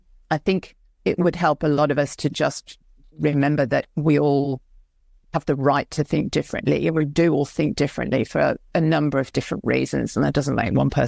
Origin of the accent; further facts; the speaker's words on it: Germany; also born or lived in Canary Islands, Spain / Mallorca, Spain; even though I was born in Germany, literally 3 weeks later, we moved across to Spain, the Canary Islands. We also lived in Mallorca for a while.